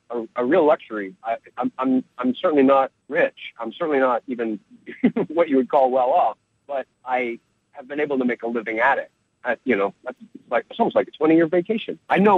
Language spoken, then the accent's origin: English; Colorado, United States; born there; also born or lived in New York / Connecticut / California / Kansas City; Well, I was born in Colorado.